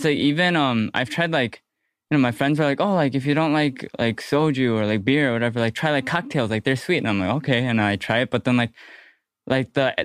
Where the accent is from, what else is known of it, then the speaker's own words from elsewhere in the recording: Hoffman Estates, Illinois, United States; But then, you know, if I'm like, oh yeah, I'm from Hoffman Estates, no one really knows where that is.